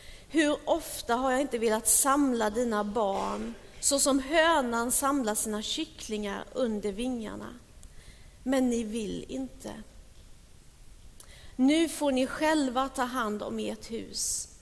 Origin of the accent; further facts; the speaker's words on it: Småland, Sweden; Jag är från Småland, ni som inte visste det.